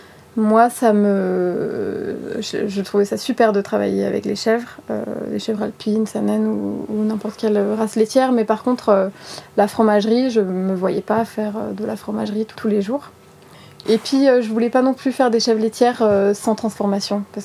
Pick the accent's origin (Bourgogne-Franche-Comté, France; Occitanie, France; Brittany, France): Brittany, France; Moi, je suis bretonne.